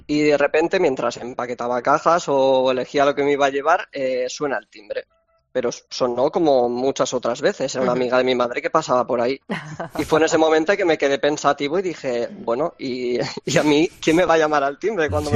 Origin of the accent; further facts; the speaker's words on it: Algemesí, Valencian Community, Spain; soy de Algemesí.